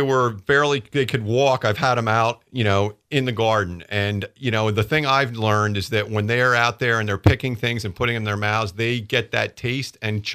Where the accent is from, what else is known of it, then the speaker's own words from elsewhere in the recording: Pennsylvania, United States; Well, I grew up down in Bucks County, Pennsylvania.